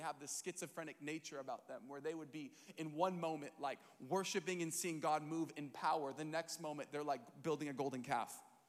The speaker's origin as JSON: {"language": "English", "town": "San Diego", "region": "California", "country": "United States", "said": "I'm from San Diego, California, the land of Shamu."}